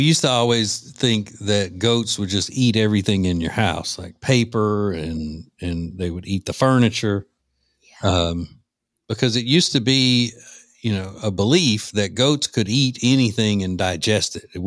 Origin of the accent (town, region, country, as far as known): Louisiana, United States